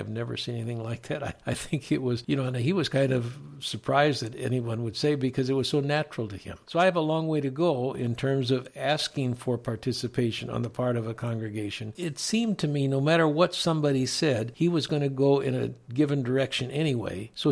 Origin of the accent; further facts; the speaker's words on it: Chicago, Illinois, United States; I'm from the Chicagoland area. There are many universities, colleges there.